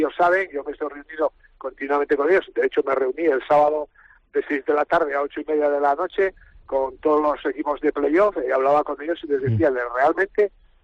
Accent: Navarre, Spain; como navarro

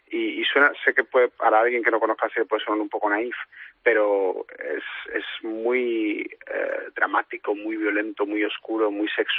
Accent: Spain; yo como el español, digamos, que llega de fuera un poco

